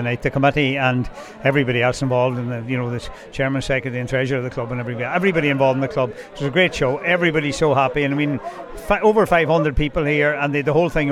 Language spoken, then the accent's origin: English; Kilcare, New South Wales, Australia; I'm so proud that I ended up growing up in Kilcare, and that mum and dad ended up coming back from England and living here